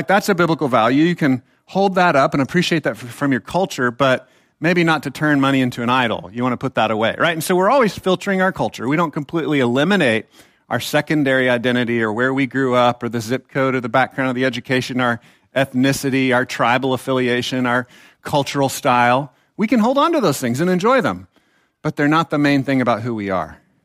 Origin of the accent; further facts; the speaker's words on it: Texas, United States; For those of you that don't know, I actually am a Texan.